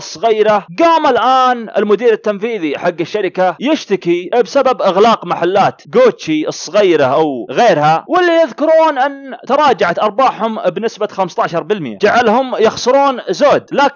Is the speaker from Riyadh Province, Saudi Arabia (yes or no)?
yes; Riyadh, Riyadh Province, Saudi Arabia; ولا في المحلات اللي تلقونها في المعيقلية عندنا في الرياض ولا سويقة